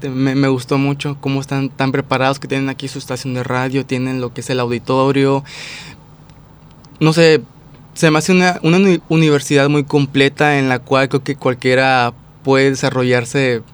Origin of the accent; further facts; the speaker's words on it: Tampico, Tamaulipas, Mexico; yo no soy de aquí, yo soy de Tamaulipas, soy de Tampico, Tamaulipas